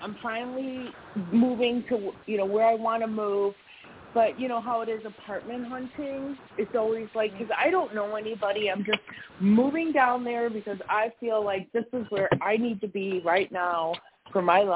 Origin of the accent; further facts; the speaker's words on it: Illinois, United States; now in Wisconsin, United States; I am in Wisconsin, but I'm from Illinois.